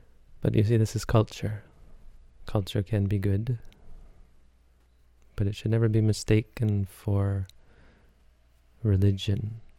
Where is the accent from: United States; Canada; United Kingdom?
Canada; I like to think as a Canadian, I'm not cultured, but oh boy, we have a real culture.